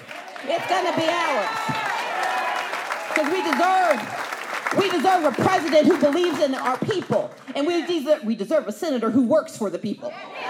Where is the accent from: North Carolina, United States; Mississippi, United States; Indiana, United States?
Mississippi, United States; also born or lived in Wisconsin / Georgia / Texas / Connecticut; You see, I grew up in Mississippi. I came of age in Georgia. I was born in Wisconsin, went to school in Texas, went to school in Connecticut.